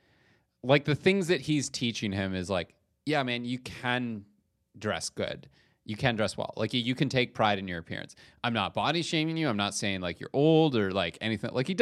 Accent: Canada; As a Canadian, that is absolutely a sentence.

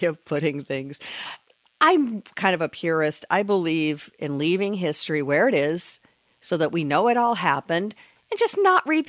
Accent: Long Beach, California, United States; You know, I grew up in Long Beach, so I remember seeing bumper stickers and all kinds of stuff with Prospector Pete.

